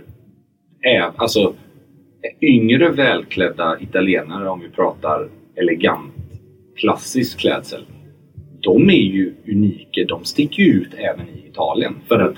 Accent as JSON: {"language": "Swedish", "town": "Gothenburg", "region": "Västra Götaland County", "country": "Sweden", "tie": "born or raised there", "lives_now": "Stockholm, Sweden", "said": "För när jag växte upp i Göteborg, innan jag flyttade till Stockholm"}